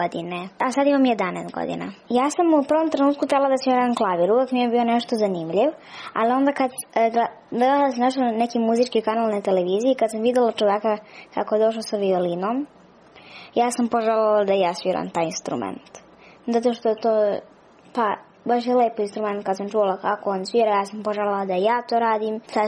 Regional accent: Paraćin, Šumadija and Western Serbia, Serbia; imam 8 godina i dolazim iz Paraćina.

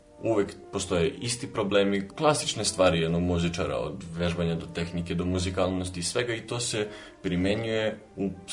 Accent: Niš, Southern and Eastern Serbia, Serbia; dolazim iz Niša i ja sam hornista. Trenutno završavam master studiju u Beogradu

